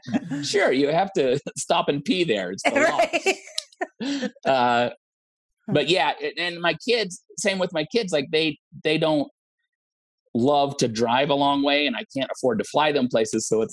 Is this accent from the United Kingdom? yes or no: no; Olympia, Washington, United States; And I'm from Olympia, Washington.